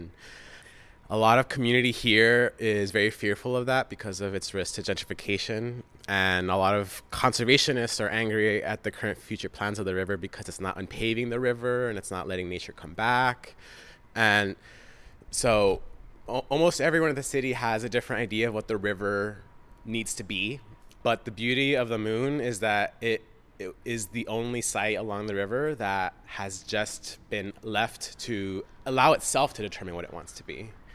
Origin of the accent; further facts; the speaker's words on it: Los Angeles, California, United States; And I grew up here in Lincoln Heights.